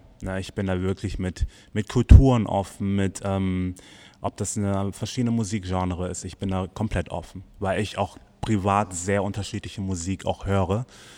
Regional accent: Southern Germany, Germany; Eine Butterbreze, ich komme ja aus dem Süden, dann bin ich erstmal produktiv.

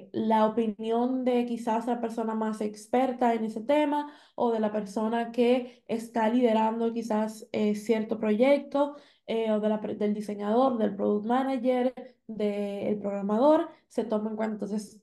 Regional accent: Dominican Republic; Vivo en República Dominicana, soy dominicana

